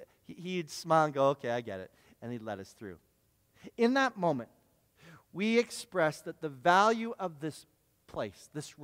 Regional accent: Cobourg, Ontario, Canada; Where are you from? Yeah, we're from Coburg.

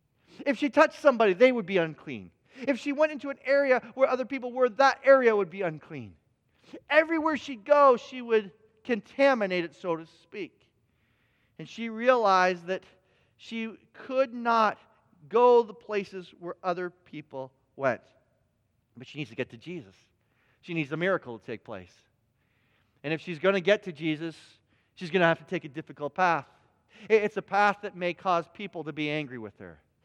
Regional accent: Canada; I love being Canadian, but there are these moments I desire warmer locations.

